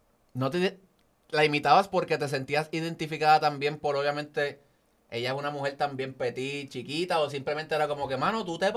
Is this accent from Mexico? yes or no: no; Caguas, Puerto Rico; Somos de Caguas, te adoro, te quiero, pero...